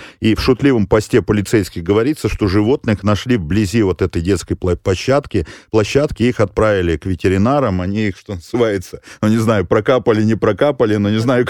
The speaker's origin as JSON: {"language": "Russian", "town": "Chișinău", "country": "Moldova", "said": "Откуда вы, спрашивают? Мы из Кишинева."}